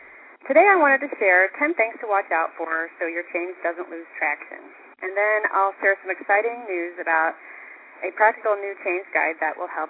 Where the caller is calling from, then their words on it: Atlanta, Georgia, United States; I'm calling from Atlanta, Georgia.